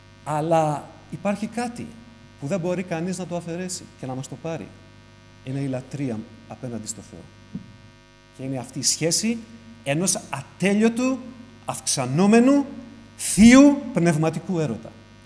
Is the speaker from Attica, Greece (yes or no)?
yes; Piraeus, Attica, Greece; επειδή είμαι από τον Πειραιά, θα το πω πειραιώτικα, και ας είμαι 22 χρόνια στο Βορρά